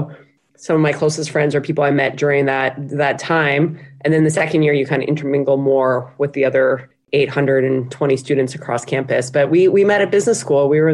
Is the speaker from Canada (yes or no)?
yes; Canada; moved away as an adult; now in United States; I'm Canadian. I had moved down to the US to go to business school at HBS.